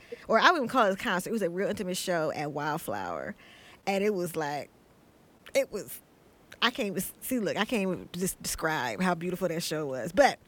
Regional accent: Oakland, California, United States; I'm not saying that because I'm from Oakland

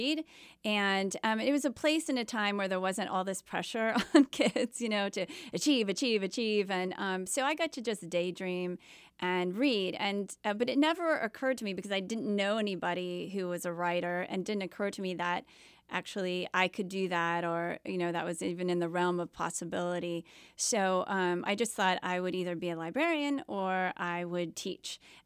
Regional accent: Ohio, United States; So I grew up in a little town in Ohio.

